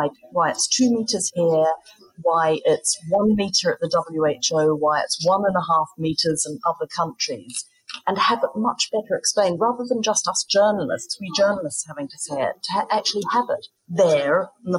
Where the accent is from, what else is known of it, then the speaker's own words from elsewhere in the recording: New Zealand; because I come from New Zealand, I look very closely at what's happening there